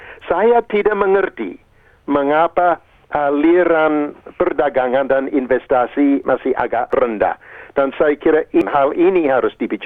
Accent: Australia; Saya sebagai orang Australia itu agak concern tentang hambatan yang diciptakan di Australia.

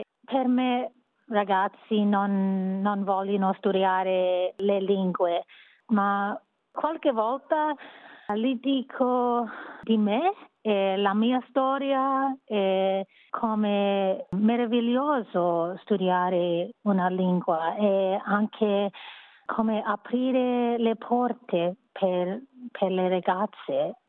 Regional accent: Shepparton, Victoria, Australia; Italian is a second language; sono cresciuta a Shepparton con tanti italiani. Shepparton, North Victoria, la mia scuola primaria si chiama Santo Mel's.

